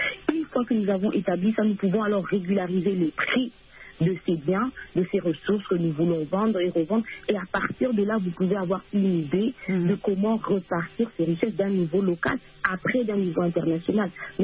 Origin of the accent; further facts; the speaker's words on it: DR Congo; La seule chose que nous revendiquons en tant que Congolais, c'est que les gens quittent notre cœur, qui nous laissent vivre en paix.